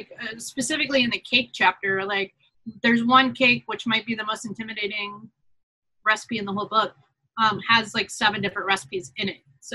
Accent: Charleston, South Carolina, United States; I grew up right outside of Charleston, South Carolina, and we lived on the water, and my mom has always been an avid gardener, so we grew a lot of our own produce.

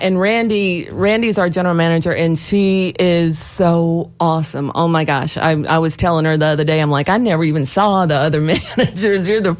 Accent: Louisiana, United States; But I walked for about an hour because I come from Louisiana where there's parades all the time

